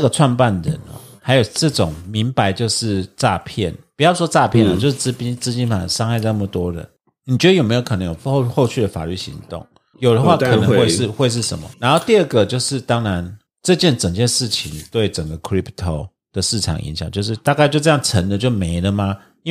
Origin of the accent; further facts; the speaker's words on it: Taiwan; 我们台湾人真